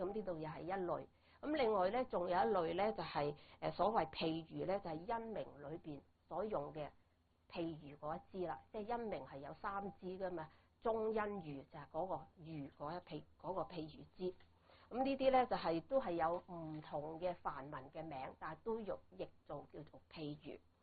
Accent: China; 我哋中國人比較熟悉咧

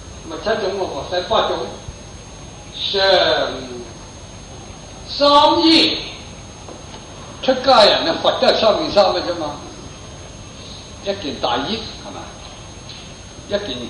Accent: Hong Kong; 我哋香港人哋去重奸坐好靓添，好过好多地方。

